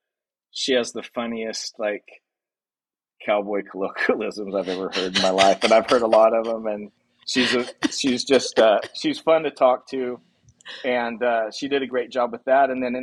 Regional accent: Paso Robles, California, United States; Just my background is I grew up in Paso Robles. My family, my grandfather, owned a cattle ranch outside of Paso Robles, which we still own.

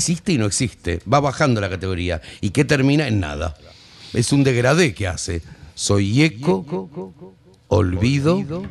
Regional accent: Chaco, Argentina; born there; yo nací en el Chaco.

